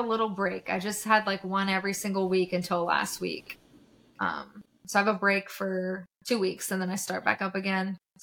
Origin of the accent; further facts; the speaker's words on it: Louisiana, United States; I grew up in Louisiana. I've had enough of the mosquitoes.